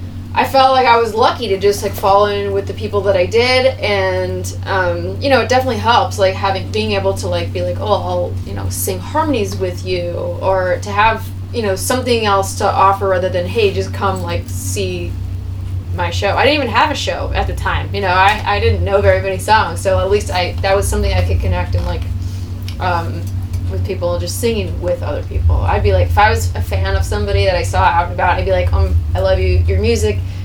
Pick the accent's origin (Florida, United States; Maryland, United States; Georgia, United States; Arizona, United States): Arizona, United States; Phoenix; I grew up in Phoenix, Arizona, just obsessed with music, listening to the radio.